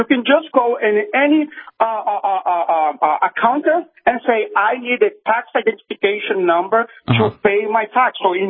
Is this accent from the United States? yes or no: no; Brazil; I'm originally from Brazil.